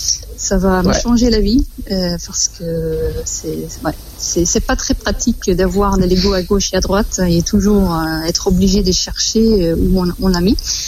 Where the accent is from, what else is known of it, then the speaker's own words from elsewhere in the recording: Flanders, Belgium; French is a second language; now in Angers, France; Oui, en fait, je suis belge, je suis flamande. Ça fait 6 ans et demi que je suis à Angers.